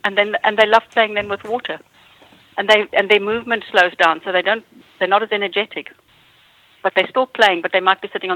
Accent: South Africa; I grew up in South Africa where the temperature gets as hot. Air conditioning hadn't really been invented in those days. Now I'm giving away my age.

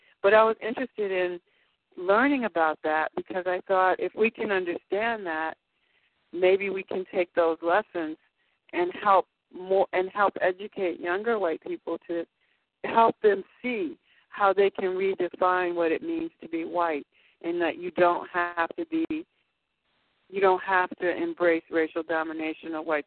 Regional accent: Chicago, Illinois, United States; I grew up in Chicago where, regardless of your level of education or your class, if you were black, you tended to live in a predominantly black neighborhood.

